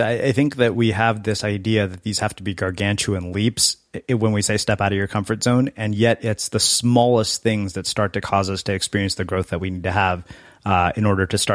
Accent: India; I mean, I come from a culture, being Indian, where that whole fear of failure has been ingrained into me

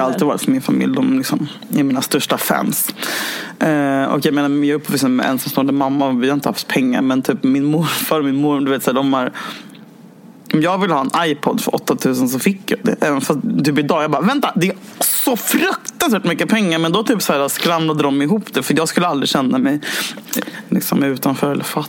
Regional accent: Stockholm, Stockholm County, Sweden; jag hade lite coolhetspoäng för att jag var från Stockholm

